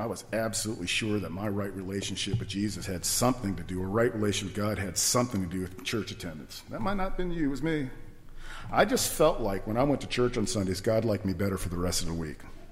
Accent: Los Angeles, California, United States; I grew up in Los Angeles, California.

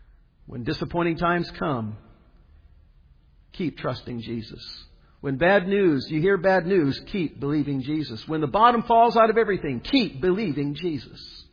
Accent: Fort Lauderdale, Florida, United States; moved away; also born or lived in New York; I recall as a child, when we moved back to Fort Lauderdale from New York, for which my granddad never forgave my father, taking us away from New York.

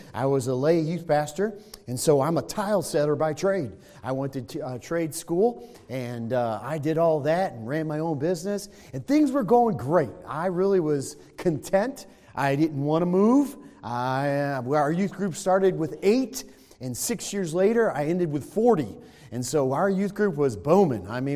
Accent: Chicago, Illinois, United States

